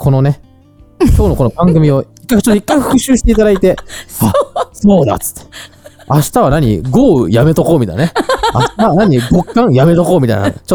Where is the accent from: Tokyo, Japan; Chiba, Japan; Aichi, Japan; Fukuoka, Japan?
Tokyo, Japan; たまたま我々は東京出身だから、で東京在住だから、ちょっとそういう環境じゃないけど